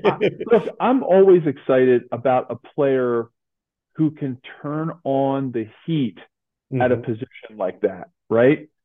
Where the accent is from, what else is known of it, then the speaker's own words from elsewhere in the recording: Philadelphia, Pennsylvania, United States; My hometown of Philly, right?